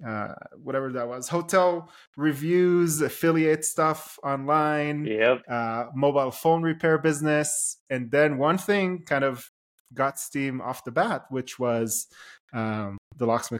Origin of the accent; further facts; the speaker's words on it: Israel; now in United States; it was natural for me growing up in Israel, then moving to the US and going to school.